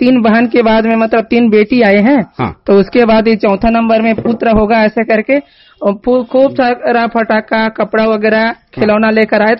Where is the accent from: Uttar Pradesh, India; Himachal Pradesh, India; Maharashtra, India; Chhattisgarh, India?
Chhattisgarh, India; जिला गरियाबंद, छत्तीसगढ़ की निवासी हूँ।